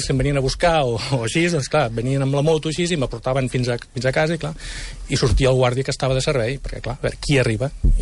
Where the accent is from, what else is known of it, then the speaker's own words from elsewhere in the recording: La Bisbal d'Empordà, Catalonia, Spain; also born or lived in Begur; jo vaig néixer a Begur i els mesos o l'any els meus pares doncs, van anar a la caserna de la Bisbal i jo vaig anar amb ells, evidentment. I després he estat sempre a la caserna de la Bisbal.